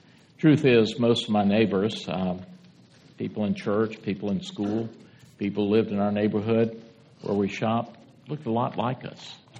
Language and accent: English; Deep South, United States; And that was the segregated world that I was growing up in the Deep South.